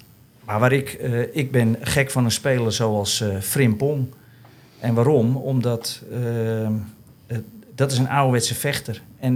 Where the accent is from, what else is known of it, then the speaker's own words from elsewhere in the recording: Netherlands; Nee, ik ben Nederlander. Ik ben voor Nederland.